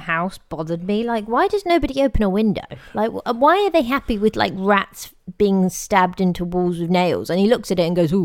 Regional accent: England, United Kingdom; I noticed it massively because I'm English

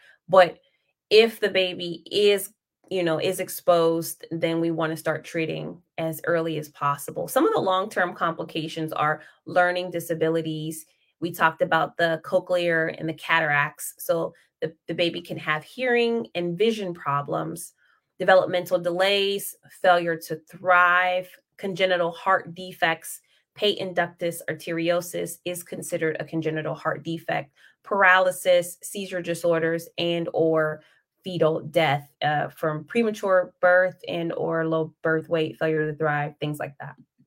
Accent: Ohio, United States; now in Japan; I'm from Ohio.

